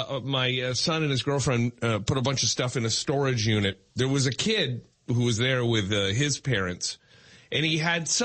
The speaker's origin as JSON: {"language": "English", "town": "Bramalea", "region": "Ontario", "country": "Canada", "tie": "born or raised there", "said": "I have driven by a couple of times the house that I grew up in Bramalea"}